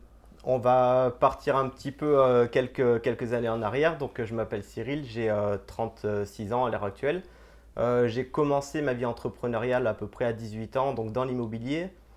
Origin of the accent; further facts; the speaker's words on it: Southern France, France; nous, on est originaire du sud de la France